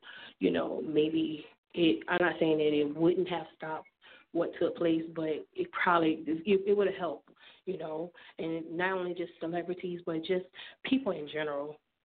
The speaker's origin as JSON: {"language": "English", "town": "Orangeburg", "region": "South Carolina", "country": "United States", "tie": "born or raised there", "said": "Yes, so I am a native from Orangeburg, South Carolina."}